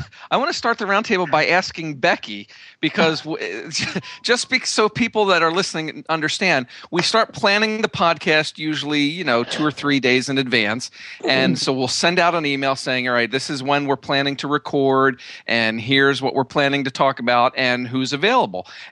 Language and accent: English; Ireland; It's special for me because I'm Irish